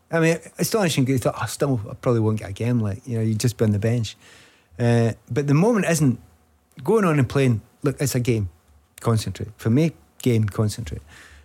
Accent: Glasgow, Scotland, United Kingdom; And being Glaswegian, so just got a shot

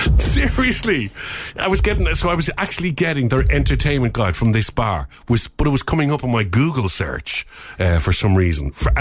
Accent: Ireland; I said, I'm from Ireland.

